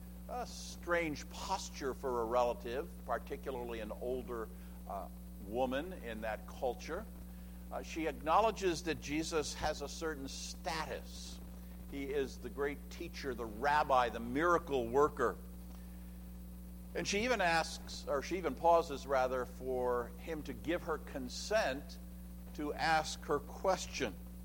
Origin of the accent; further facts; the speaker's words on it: Canada; You see, if I'm from Canada, I say aunt, not aunt.